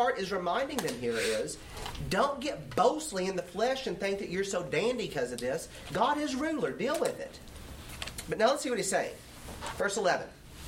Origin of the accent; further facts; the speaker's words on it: United States; I, as an American, am so accustomed to my freedom of choice and my liberties